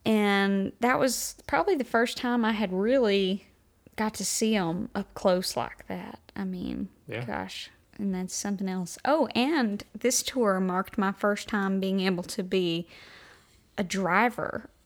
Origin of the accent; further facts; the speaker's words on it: Byrdstown, Tennessee, United States; I grew up in Byrdstown, Tennessee, where it's just, you know, back roads and curves and stuff.